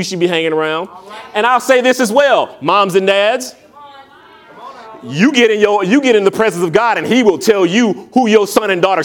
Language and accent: English; Detroit, Michigan, United States; And I know this, you know, growing up in Detroit, and I don't know, this might have been in your neck of the woods or so